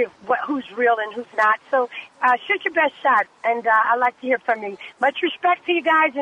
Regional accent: California, United States; I grew up near Candlestick Park.

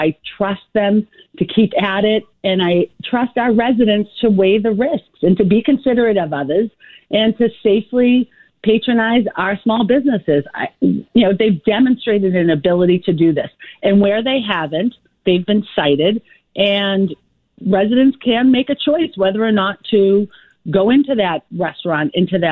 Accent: Boston, Massachusetts, United States; I grew up in Dorchester. Right, I'm a Dorchester girl.

